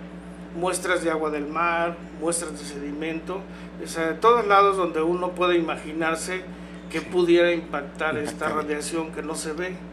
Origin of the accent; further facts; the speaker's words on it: Acapulco, Guerrero, Mexico; also born or lived in Morelos; yo también soy de Acapulco.